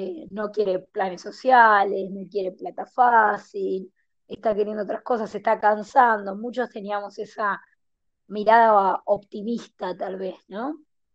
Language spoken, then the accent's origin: Spanish; Ramos Mejía, Buenos Aires Province, Argentina; yo soy de Ramos Mejía, vivo en Ramos Mejía hace un año